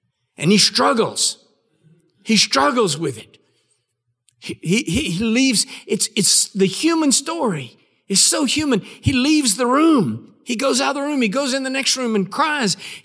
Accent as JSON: {"language": "English", "region": "Texas", "country": "United States", "tie": "born there", "said": "I'm a Texan by birth, and I live here in the United States, but I was born in the Republic of Texas. And so Texas stories are precious to me."}